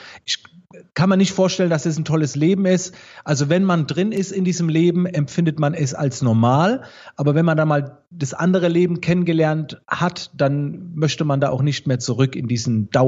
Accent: Baden-Württemberg, Germany; Ihr hört es ja schon ein klein wenig vom Dialekt. Ich komme aus der Nähe von Mannheim, Heidelberg.

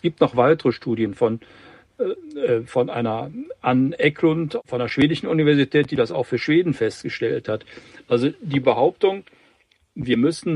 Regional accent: Spain; also born or lived in France; ich spreche Französisch kaum schlechter als Deutsch, Spanisch übrigens auch, weil ich einen Großteil meiner Kindheit und Jugend in Spanien und in Frankreich verbracht habe.

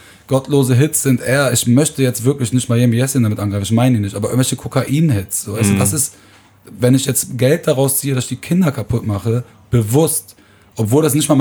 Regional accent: Aachen, North Rhine-Westphalia, Germany; ich komme aus Aachen

